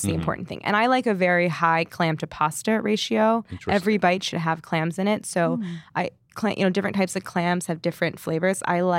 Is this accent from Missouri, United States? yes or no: yes; St. Louis, Missouri, United States; Well, growing up in St. Louis, it was canned clams and clam juice from a jar, which never seemed like, why would you do it any other way?